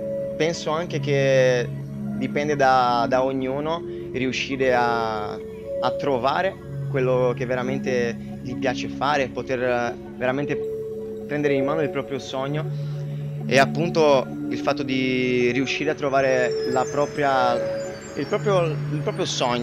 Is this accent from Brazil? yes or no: yes; Brazil; ne ho 26 anni, vengo dal Brasile.